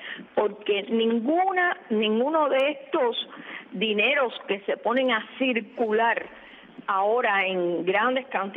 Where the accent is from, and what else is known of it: Cuba